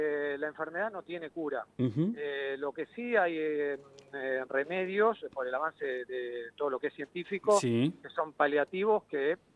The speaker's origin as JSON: {"language": "Spanish", "town": "Saira", "region": "Córdoba", "country": "Argentina", "tie": "born or raised there", "also_born_or_lived": "Marcos Juárez", "said": "Yo nací en la provincia de Córdoba."}